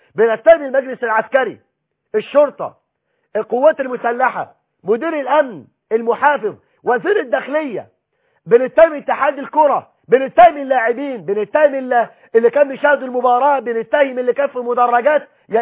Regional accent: Egypt

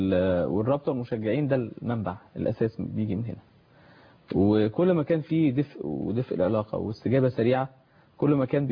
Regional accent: Egypt

